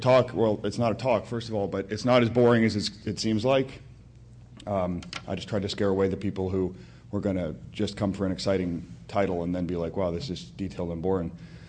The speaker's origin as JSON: {"language": "English", "region": "Washington", "country": "United States", "said": "I'm from Washington State, so it's like 8 o'clock."}